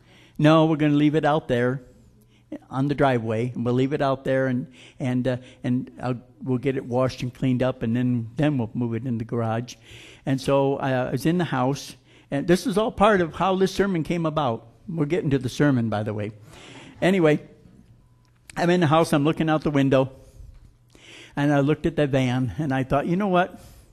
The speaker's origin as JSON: {"language": "English", "region": "Florida", "country": "United States", "tie": "born or raised there", "said": "You know, when I grew up in Florida, there was only two occasions where people got bit by a coral snake."}